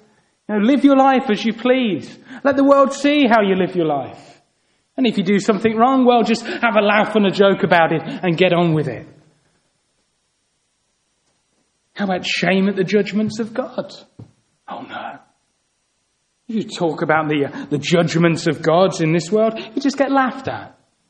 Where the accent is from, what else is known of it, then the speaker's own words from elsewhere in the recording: England, United Kingdom; We're English. We have a stiff upper lip.